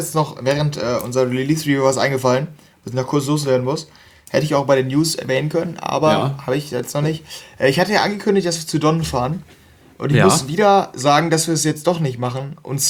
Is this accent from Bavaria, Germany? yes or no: no; North Rhine-Westphalia, Germany; Also wir kommen hier aus NRW.